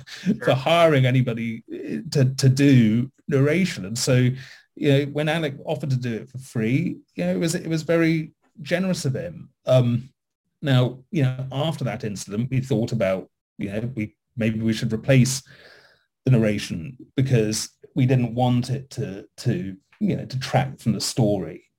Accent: United Kingdom; And as a British, white guy coming into a city like this and wanting to reach many, many more Americans

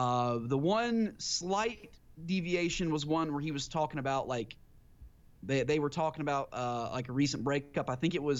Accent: Georgia, United States; I grew up in Southwest Georgia

